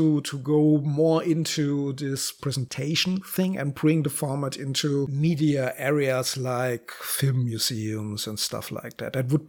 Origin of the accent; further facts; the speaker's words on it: Mannheim, Baden-Württemberg, Germany; Mannheim, my hometown